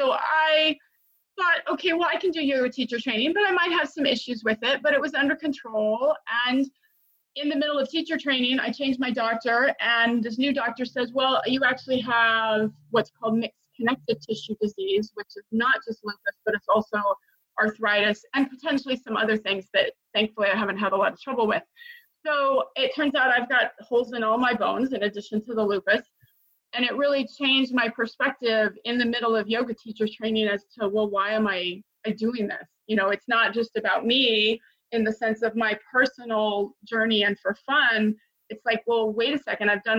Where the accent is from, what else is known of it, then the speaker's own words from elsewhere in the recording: California, United States; Sure. So I grew up in California in a beach town.